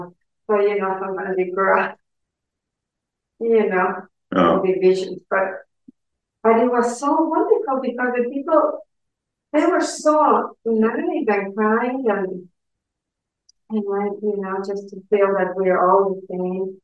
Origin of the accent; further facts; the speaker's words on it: Ecuador; I'm from Ecuador